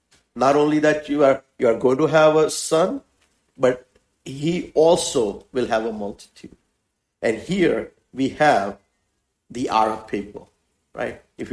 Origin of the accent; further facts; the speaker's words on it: India; English is a second language; now in United States; we are immigrant in this country, in America. We came from India